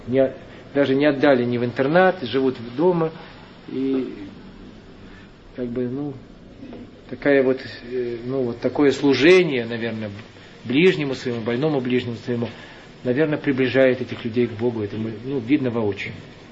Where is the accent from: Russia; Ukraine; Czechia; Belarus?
Belarus; Barysaw, Minsk Region; Я из Борисова.